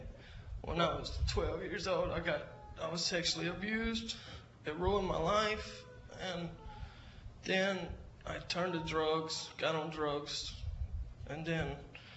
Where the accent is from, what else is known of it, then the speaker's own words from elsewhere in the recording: North Carolina, United States; born there; I was born in North Carolina.